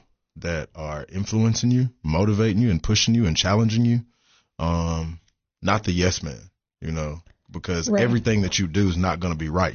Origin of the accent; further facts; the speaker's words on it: Cookeville, Tennessee, United States; Born and bred, you know, which is another reason why I really wanted to come back home.